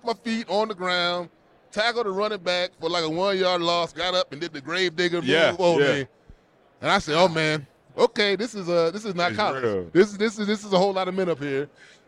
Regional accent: Las Vegas, Nevada, United States; You know, it's my hometown, living in Vegas for the last 20-some years, yep.

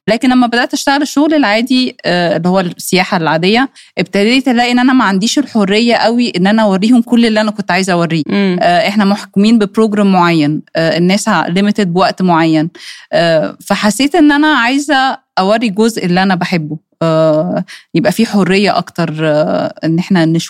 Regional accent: Egypt; عايزة اللي يكسبيرينس مصر يعيشها زي ما إحنا مصريين بنعيشها وبنحبها.

